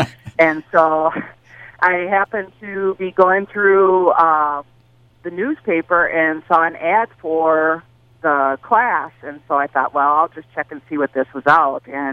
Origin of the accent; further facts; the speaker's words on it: Worthington, Minnesota, United States; I started out my career in 1994 in my hometown of Worthington